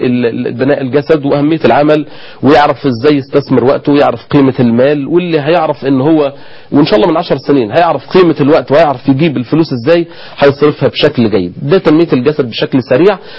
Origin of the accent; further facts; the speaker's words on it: Egypt; عندنا في مصر